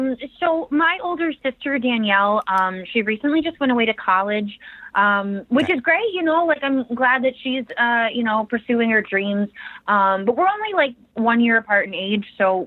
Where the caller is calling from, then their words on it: Orange, United States; I'm calling in from Orange.